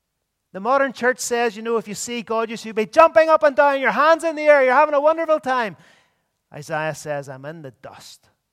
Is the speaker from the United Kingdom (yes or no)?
yes; Belfast, Northern Ireland, United Kingdom; I remember growing up in Belfast, down near the docks, there used to be an oil refinery.